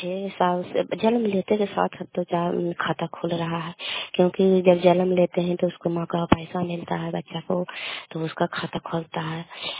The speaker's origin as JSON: {"language": "Hindi", "town": "Kalyanpur", "region": "Bihar", "country": "India", "said": "कल्याणपुर वाले बेलछी पंचायत प्रखंड चंडी जिला ललंदा का निवासी हूँ।"}